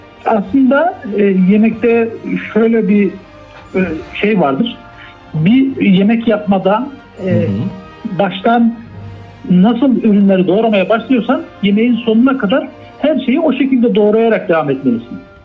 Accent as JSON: {"language": "Turkish", "region": "Kütahya", "country": "Turkey", "said": "Kütahyalıyım ben. Bizim orada da yapılıyor aynı çorbadan."}